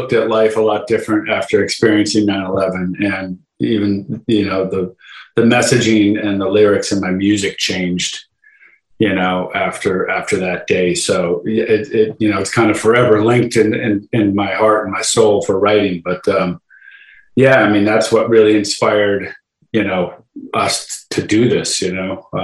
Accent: Madison, Wisconsin, United States; now in Ridgefield, United States; I live in Ridgefield now, but I grew up in Madison, Wisconsin originally, and here I am in Connecticut.

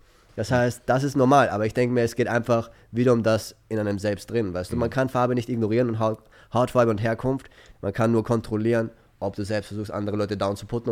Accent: Russia; Ich sage, ich bin Russe, da ist er vielleicht mad auf mich.

